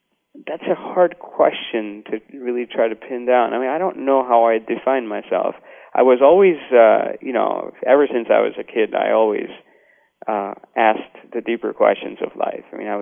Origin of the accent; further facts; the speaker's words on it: Ahmedabad, Gujarat, India; born there; You know, we're a middle-class family in India. I was born in Ahmedabad, which is where Gandhi, for the large part, was settled in.